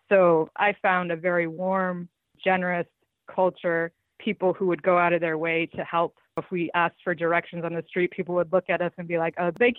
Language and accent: English; United States; I found no hatred whatsoever towards me as a woman or towards me as an American